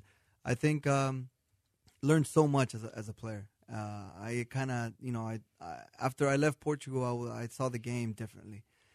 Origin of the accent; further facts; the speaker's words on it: Houston, Texas, United States; You know, I'm open to hopefully staying here in Houston. I would love to play for my hometown team.